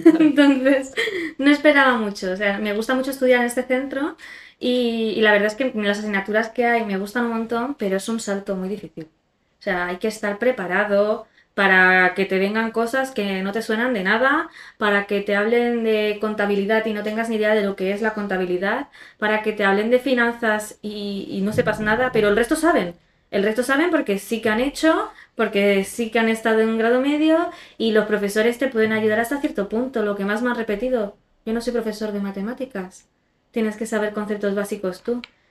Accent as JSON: {"language": "Spanish", "region": "Balearic Islands", "country": "Spain", "lives_now": "Madrid, Spain", "said": "Bueno, yo soy de Mallorca, ¿no? Como ya sabéis, y antes yo había estudiado algo totalmente ajeno, yo era sociosanitario. Y bueno, cuando decidí mudarme a Madrid"}